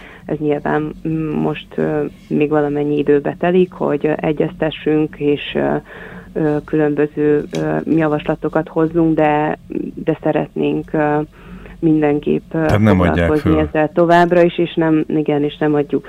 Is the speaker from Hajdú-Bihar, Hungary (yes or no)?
yes; Debrecen, Hajdú-Bihar, Hungary; amit én, mint debreceniként tapasztalok a városban